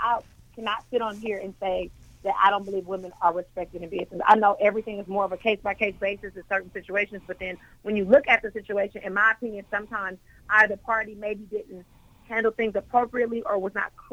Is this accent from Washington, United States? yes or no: no; Oakland, California, United States; now in Columbus, United States; I am from Oakland, California. I got to Columbus back in 2008 via the military.